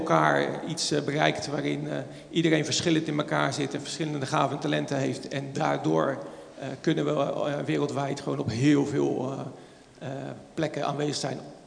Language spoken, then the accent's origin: Dutch; Delft, South Holland, Netherlands; Ik ben in Delft opgegroeid. Dus daar kom ik vandaan. En heb ik de eerste, pak een beetje, 22 jaar gewoond.